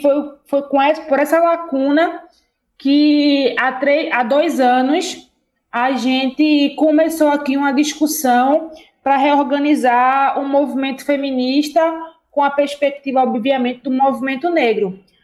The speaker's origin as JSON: {"language": "Portuguese", "town": "Recife", "region": "Pernambuco", "country": "Brazil", "tie": "born there", "lives_now": "Paulista, Brazil", "said": "que eu nasci no Ibura, moro em Paulista há 15 anos."}